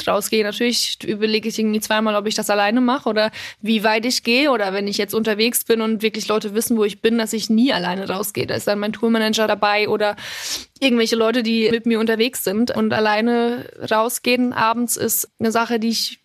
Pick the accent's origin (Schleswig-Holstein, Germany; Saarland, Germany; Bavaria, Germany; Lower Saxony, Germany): Bavaria, Germany; Und wie gesagt, also ich hatte trotzdem eine wunderschöne Kindheit, eine ganz, ganz tolle Jugend in Bayern, in dem Dorf, wo ich aufgewachsen bin.